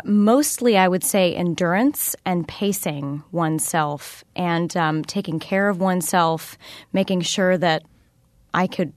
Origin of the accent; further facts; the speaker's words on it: Appleton, Wisconsin, United States; I'm originally from Appleton, Wisconsin, so I have a strong connection to Wisconsin in general.